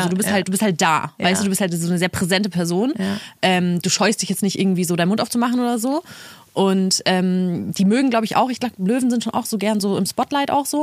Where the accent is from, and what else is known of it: Munich, Bavaria, Germany; born or raised there; also born or lived in Hamburg